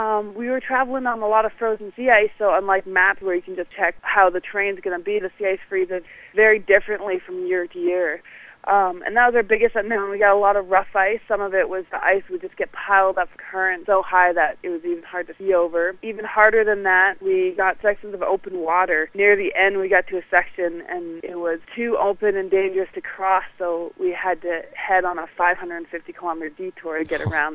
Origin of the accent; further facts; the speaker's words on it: Canada; Eric and I grew up in the Arctic, and we grew up, our parents owned a guiding company, so we grew up with a dog team in our backyard in the Arctic Ocean